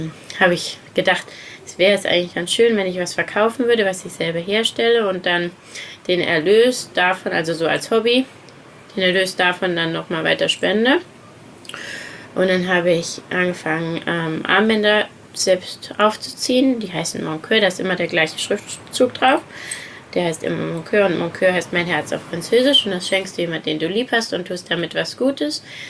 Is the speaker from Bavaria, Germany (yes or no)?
no; Saarland, Germany; Im Saarland. Und das war aber an der französischen Grenze, wo ich gearbeitet habe, bei meinem Papa in der Firma.